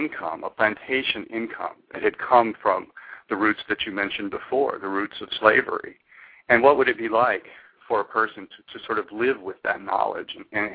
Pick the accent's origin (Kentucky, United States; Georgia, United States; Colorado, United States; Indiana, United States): Kentucky, United States; And I'm originally from Kentucky, which is, you know, I guess that's far enough south for me to be considered a Southerner.